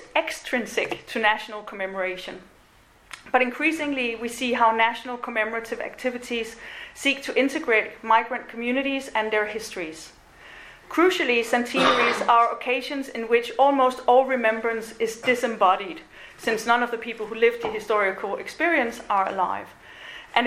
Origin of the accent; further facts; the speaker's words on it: Denmark; accent: Danish; English is a second language; So the accent you're hearing is a Danish accent. My father was Irish, but I grew up in Denmark without him.